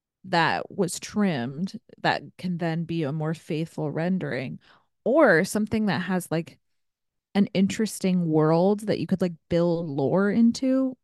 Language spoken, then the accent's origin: English; Ohio, United States; like I grew up in Ohio and there's like this one downtown theater that's like very majestic